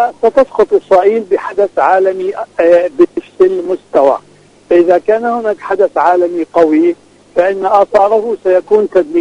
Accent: Palestine; لا أتكلم ذلك كوني فلسطيني

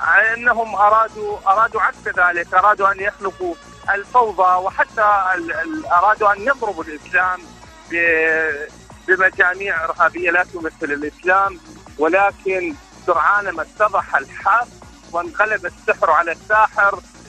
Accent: Iraq; من العراق

